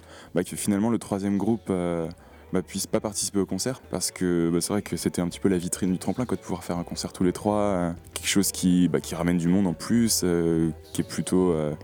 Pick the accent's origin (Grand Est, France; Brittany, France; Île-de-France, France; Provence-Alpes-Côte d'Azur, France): Brittany, France; Soit en Bretagne parce qu'on vient du Finistère en fait